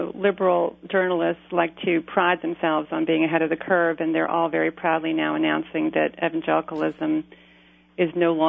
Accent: the South, United States; I was raised in the Bible Belt South. I was surrounded by evangelicals growing up

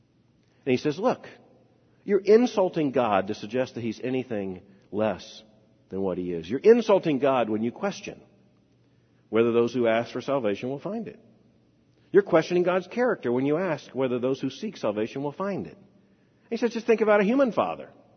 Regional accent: Lakeland, Florida, United States; born there; She mentioned I was born in Lakeland, Florida.

